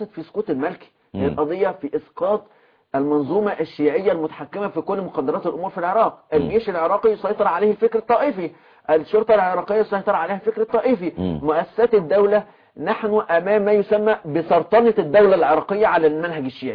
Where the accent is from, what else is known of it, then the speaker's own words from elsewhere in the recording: Egypt; ما نعملش زي غلطة مبارك عندنا في مصر